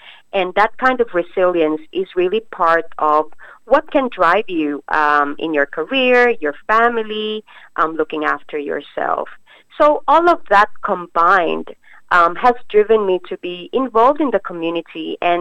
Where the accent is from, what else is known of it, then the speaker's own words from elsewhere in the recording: Philippines; moved away; because there's so many great traits about being a Filipino that's forgotten when you become a migrant.